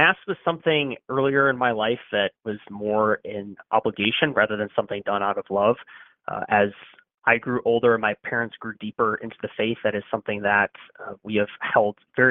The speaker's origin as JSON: {"language": "English", "town": "Oswego", "region": "Illinois", "country": "United States", "tie": "born or raised there", "also_born_or_lived": "Naperville", "said": "So I was born in Naperville, Illinois, but grew up mostly in Oswego, and I am the oldest of 9 children, 7 boys and 2 girls."}